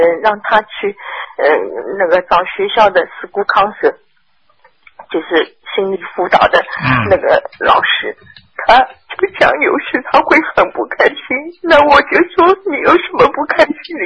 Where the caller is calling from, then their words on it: Melbourne, Victoria, Australia; 我是墨尔本的。